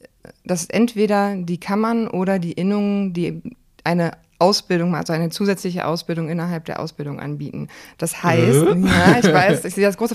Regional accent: Münster, North Rhine-Westphalia, Germany; also born or lived in Hamburg; Münster ist auch meine Heimat, genau.

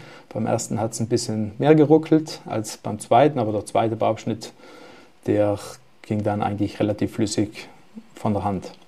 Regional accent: Trentino-Alto Adige, Italy; ich bin Südtiroler

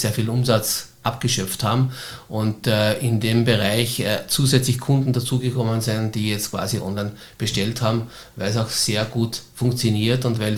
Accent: Styria, Austria; now in Vienna, Austria; du als Steirer kannst doch nicht in Wien bei einem Fußballclub quasi Fan sein.

